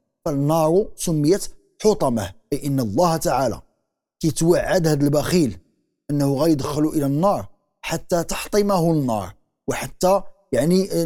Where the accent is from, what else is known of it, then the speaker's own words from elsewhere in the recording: Morocco; كنستحضروا هنا واحد المثال عظيم جدا عندنا في المغرب